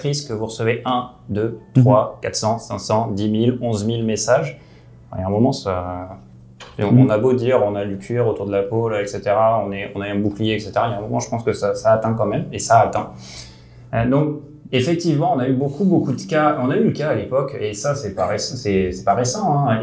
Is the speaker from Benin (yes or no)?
no; France; now in Canada; Je pense que vous avez compris que j'étais français à mon accent.